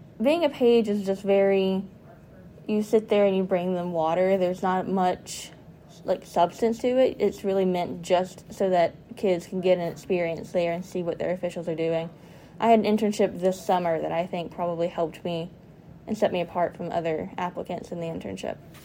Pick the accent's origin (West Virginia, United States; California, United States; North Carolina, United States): West Virginia, United States; Buffalo; I am from Buffalo, West Virginia in Putnam County.